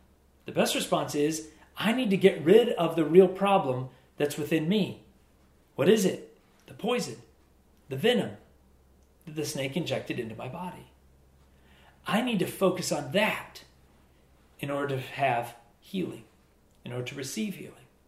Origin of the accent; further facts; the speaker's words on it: South Dakota, United States; So I grew up in South Dakota. I love South Dakota.